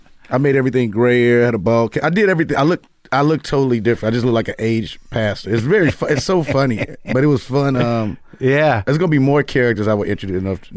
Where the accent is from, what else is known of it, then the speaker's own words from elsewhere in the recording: Chicago, Illinois, United States; also born or lived in New York; Well, I'm from Chicago, but I lived in New York for 2 years, and then I came here once Carmichael's show happened.